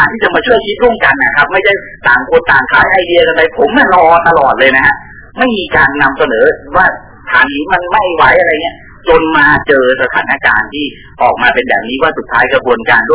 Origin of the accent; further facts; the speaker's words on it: Southern Thailand, Thailand; รอบนี้ผมคนใต้ถูกคนเหนือก็คือท่านน้องประหลัดหลอกนะ